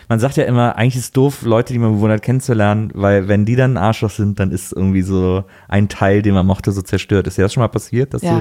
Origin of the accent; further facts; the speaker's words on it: Cologne, North Rhine-Westphalia, Germany; ich komme ja aus Köln